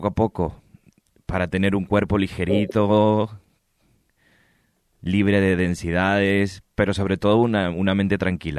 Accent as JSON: {"language": "Spanish", "region": "Canary Islands", "country": "Spain", "lives_now": "Buenos Aires, Argentina", "said": "me recuerda a mi tierra, las Islas Canarias, qué maravilla."}